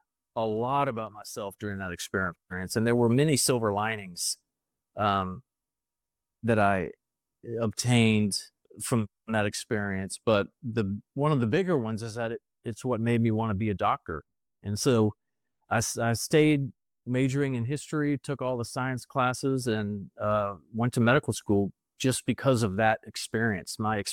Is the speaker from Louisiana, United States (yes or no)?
yes; Baton Rouge, Louisiana, United States; born there; But I was born in Louisiana, Baton Rouge, Louisiana in the States, and pretty normal childhood